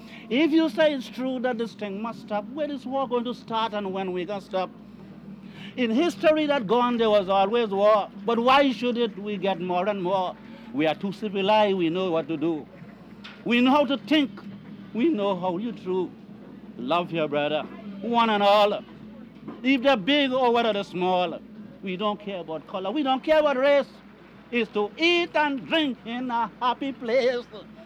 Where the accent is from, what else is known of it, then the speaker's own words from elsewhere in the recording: Trinidad & Tobago; I, as a Trinidadian and so on, a genius in singing local calypsos.